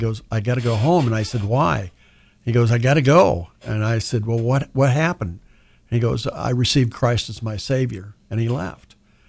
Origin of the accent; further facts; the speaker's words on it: Midland, Michigan, United States; No, I'm from Midland, Michigan.